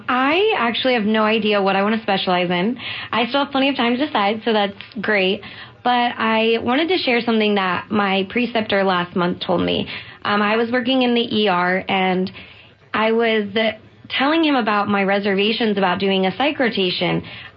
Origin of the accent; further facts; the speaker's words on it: Indiana, United States; Hi there. … I'm from Indiana. I go to Butler University for grad school.